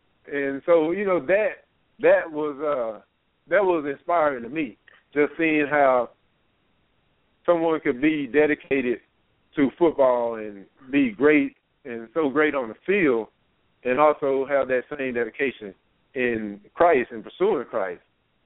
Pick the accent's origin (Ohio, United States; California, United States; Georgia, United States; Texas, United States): Texas, United States; Longview; I'm from Longview, Texas.